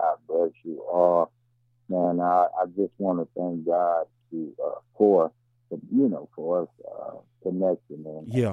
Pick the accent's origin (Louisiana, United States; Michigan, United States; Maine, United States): Michigan, United States; Flint; now in Tulsa, United States; I'm originally from Flint, Michigan, but I relocated down to Tulsa, Oklahoma in 2002.